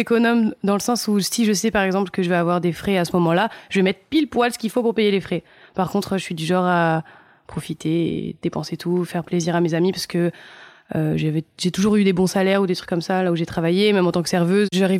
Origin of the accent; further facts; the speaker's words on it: Nice, Provence-Alpes-Côte d'Azur, France; J'ai grandi à Nice.